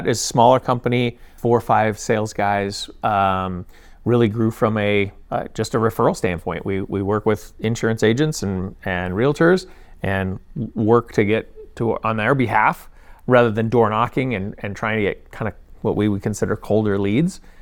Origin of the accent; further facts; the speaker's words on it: Denver, Colorado, United States; also born or lived in Arizona; Born and raised here in Denver, Colorado. Grew up, went to college, ran away to Arizona for 4 years to do that, and came right back. Just been here my whole life.